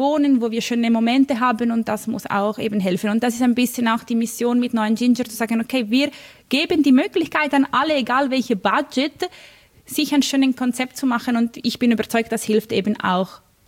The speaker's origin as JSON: {"language": "German", "town": "Milan", "region": "Lombardy", "country": "Italy", "second_language": "German", "said": "Ich komme eben aus Mailand, ich gehe regelmäßig dort und spaziere in der Stadt."}